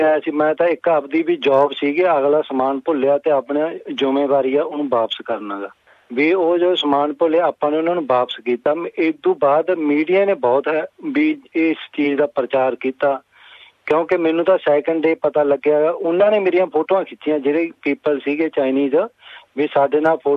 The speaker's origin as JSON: {"language": "Punjabi", "town": "Mahmadpur", "region": "Punjab", "country": "India", "tie": "born or raised there", "moved": "yes", "said": "ਭਾਜੀ ਇੱਥੇ ਆਇਆ ਨੂੰ ਮੈਨੂੰ ਅਰਾਊਂਡ ਵੀ 7 ਸਾਲ ਦੇ ਕਰੀਬ ਹੋ ਚੱਲੇ ਨੇਗੇ, ਤੇ ਮੇਰਾ ਪਿੰਡ ਹੈਗਾ ਮਹਮਦਪੁਰ, ਜ਼ਿਲ੍ਹਾ ਸੰਗਰੂਰ ਦੇ ਵਿੱਚ ਆਏ।"}